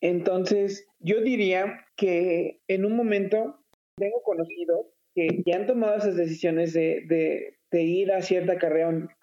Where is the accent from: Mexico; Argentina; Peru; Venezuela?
Mexico; la participación de la juventud en mi país. México está creando obreros nada más.